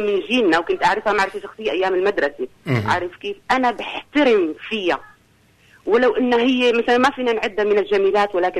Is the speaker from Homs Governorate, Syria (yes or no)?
yes; Homs, Homs Governorate, Syria; أنا سورية من حمص.